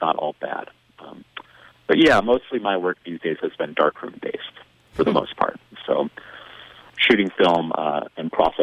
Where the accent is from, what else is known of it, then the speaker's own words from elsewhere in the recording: Bemidji, Minnesota, United States; Growing up in Bemidji, it was my connection to a bigger world